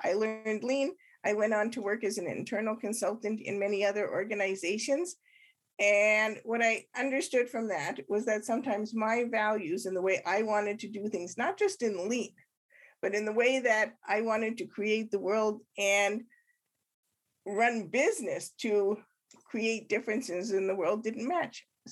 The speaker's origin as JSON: {"language": "English", "country": "Canada", "moved": "as an adult", "said": "I was 42 years old, partially by choice and partially because I'm an immigrant from Canada and I didn't have a work permit."}